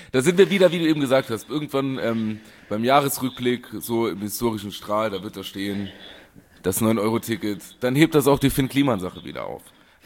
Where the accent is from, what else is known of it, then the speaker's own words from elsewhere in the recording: Germany; Ich bin Deutscher, ich will Symbolpolitik.